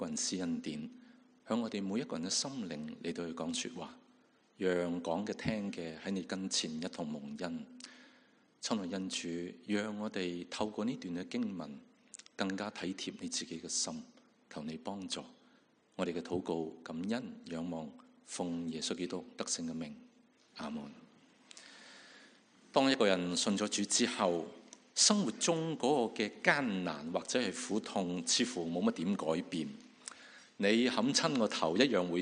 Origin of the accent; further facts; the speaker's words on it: China; 可能我们中国人所说的君子报仇，是不是十年未晚？